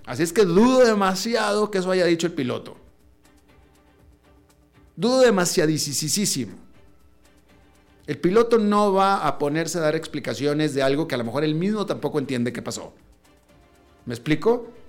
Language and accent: Spanish; Mexico; O sea, como humano y como mexicano.